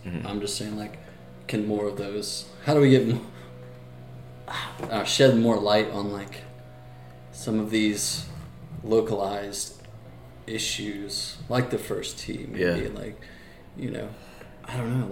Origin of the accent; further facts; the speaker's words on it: Raleigh, North Carolina, United States; In Raleigh.